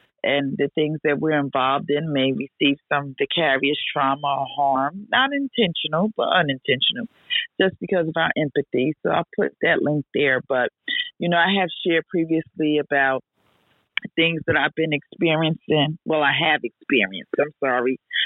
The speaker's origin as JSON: {"language": "English", "town": "Patterson", "country": "United States", "tie": "born or raised there", "said": "because I'm teaching in my hometown in Patterson, and I went to visit with him and talk with him."}